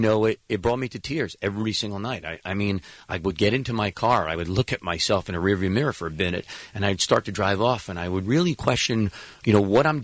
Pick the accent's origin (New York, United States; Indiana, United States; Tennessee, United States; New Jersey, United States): New Jersey, United States; I grew up in Jersey. I don't make Jersey Shore.